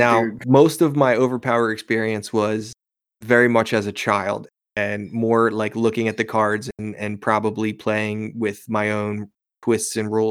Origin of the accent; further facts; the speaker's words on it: Philadelphia, Pennsylvania, United States; I am from Philadelphia, or just outside Philadelphia.